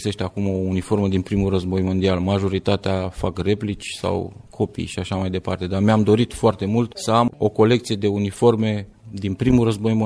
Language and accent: Romanian; Plănița, Romania; m-am născut la Plănița, unde era o unitate foarte mare și am trăit practic între militari, efectiv ca un copil de trupă. Am trăit în cartierul cadrelor militare